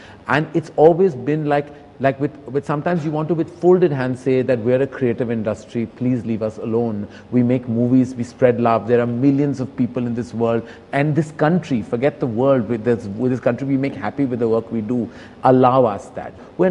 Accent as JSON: {"language": "English", "country": "India", "said": "I do, as an Indian citizen, I completely do."}